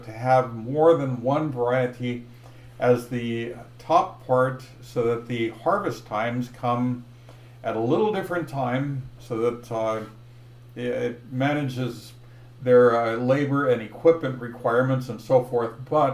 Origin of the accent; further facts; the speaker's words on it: California, United States; So, I grew up in California, and I lived much of my life until my third year of university in Northern California.